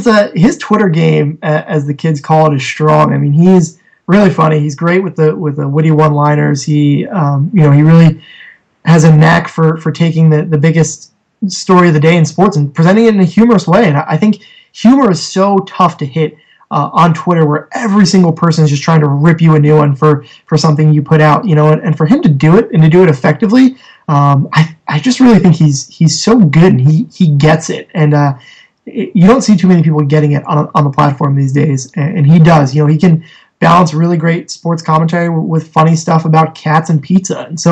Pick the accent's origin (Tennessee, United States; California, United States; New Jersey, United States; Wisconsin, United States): New Jersey, United States; You know, not to put down New York in my home state. I love the pasta, and, you know, I love everything in Jersey and the pizza for sure.